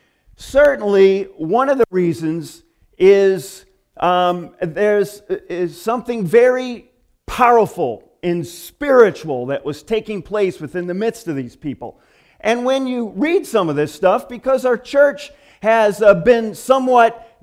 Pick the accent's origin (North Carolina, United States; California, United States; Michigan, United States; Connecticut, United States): Michigan, United States; moved away as an adult; When I first moved here about 30 years ago, people used to find out that I was from Michigan, and they thought, that's weird.